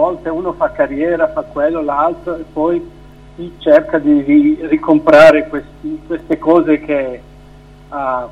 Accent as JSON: {"language": "Italian", "region": "Zurich", "country": "Switzerland", "tie": "born or raised there", "said": "sono nato qui a Zurigo, sono figlio di genitori lucani. Ho fatto qui le scuole"}